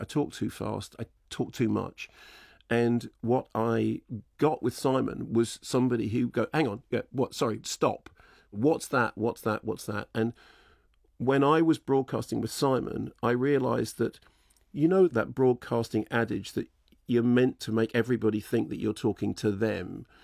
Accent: Barnet, London, United Kingdom; And of course, I grew up in Barnet, right?

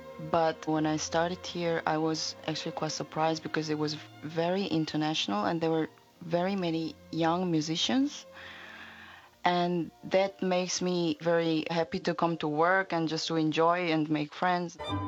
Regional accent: South Korea; English is a second language; now in Germany; I come from Korea.

